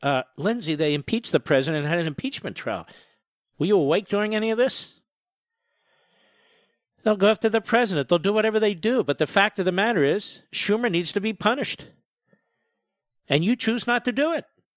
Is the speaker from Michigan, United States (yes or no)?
no; Pennsylvania, United States; You're from Scranton. You know, I'm from Pennsylvania.